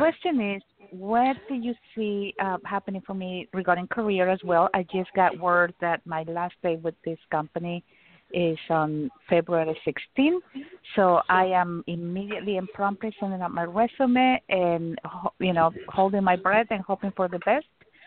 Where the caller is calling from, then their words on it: San Jose, California, United States; I'm calling you from San Jose, California.